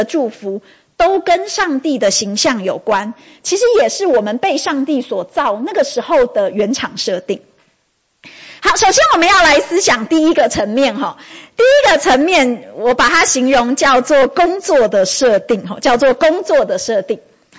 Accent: Taiwan; 在炎热的夏天当中，身为台湾人，我们最喜欢最享受的事情大概就是喝手摇饮。

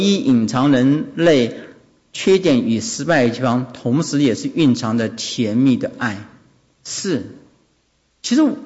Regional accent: Taiwan; 我小时候在一个像是眷村的地方生活，在那里长大，

